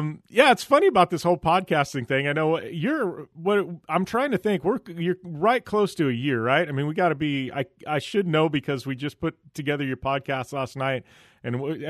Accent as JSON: {"language": "English", "town": "Phoenix", "region": "Arizona", "country": "United States", "tie": "born or raised there", "said": "My hometown, Phoenix Coyotes, Arizona, in the house, right?"}